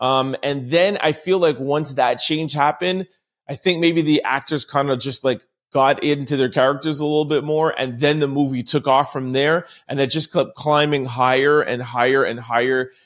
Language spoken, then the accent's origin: English; Jamaica; growing up as a Jamaican kid. Both my parents are Jamaican. My dad was born in Kingston. My mom was born in Manchester, Mandeville, Jamaica.